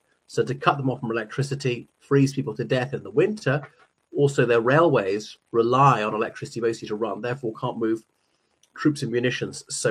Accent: Ireland; from Ireland.

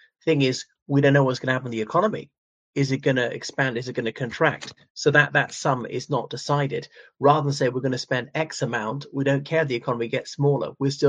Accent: Ireland; o everyone … from Ireland.

